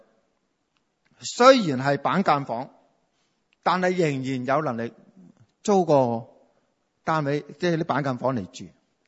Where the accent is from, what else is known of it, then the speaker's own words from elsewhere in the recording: Hong Kong; 正如我哋香港人、中国人有句说话，住洋楼啊